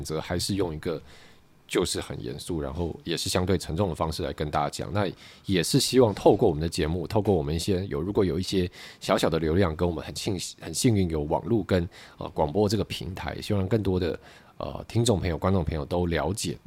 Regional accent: Taiwan; 我们台湾人也没有那么无聊会去抓你说，为什么你不讲台湾台北，为什么不讲台湾屏东

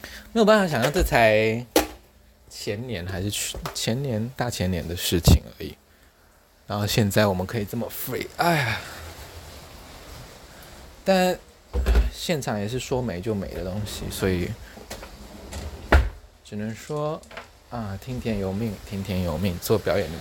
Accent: Taitung County, Taiwan; 因为我是台东人，

